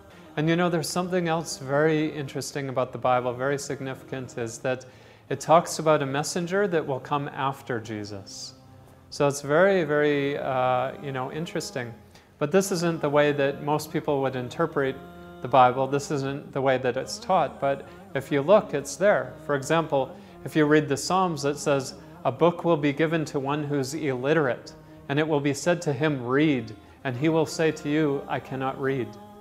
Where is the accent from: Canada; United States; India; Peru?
Canada; I'm from Canada. I'm 33 years old. I have a degree in information technology. And alhamdulillah, I'm Muslim.